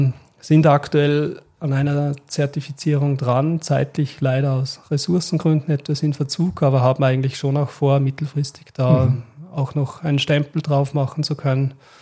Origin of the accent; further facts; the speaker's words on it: Austria; ich bin ursprünglich aus Österreich